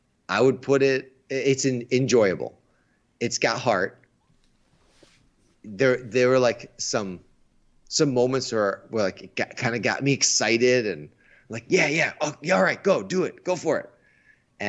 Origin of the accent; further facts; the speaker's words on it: Chicago, Illinois, United States; And it takes place in Chicago, my hometown. So it's kind of fun to see these big monsters destroying my city.